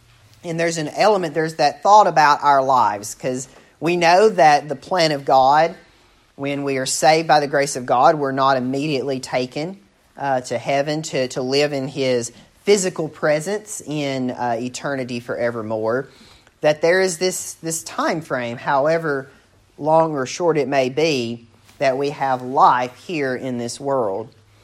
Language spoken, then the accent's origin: English; United States; it was very prevalent in the community where I grew up in Macon County.